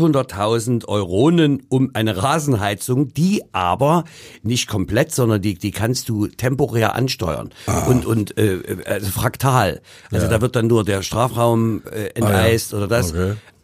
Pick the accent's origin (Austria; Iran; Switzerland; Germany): Germany; Leipzig, Saxony; Dahingehend als Leipziger sage ich